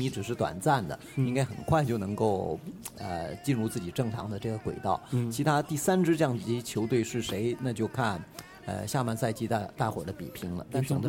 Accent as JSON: {"language": "Chinese", "region": "Guangdong", "country": "China", "said": "所以那天晚上就在地板上，我们广东人有这样的习惯，那时候铺上一个凉席"}